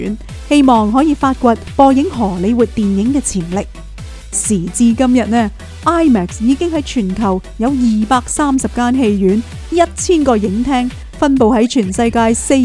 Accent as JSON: {"language": "Chinese", "country": "Canada", "said": "不妨由另一个角度去感受下我们加拿大人的自豪"}